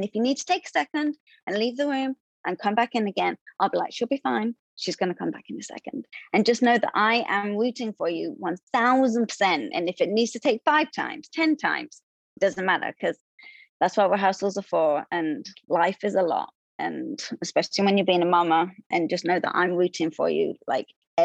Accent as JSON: {"language": "English", "region": "London", "country": "United Kingdom", "lives_now": "United States", "said": "I came from London in 2008."}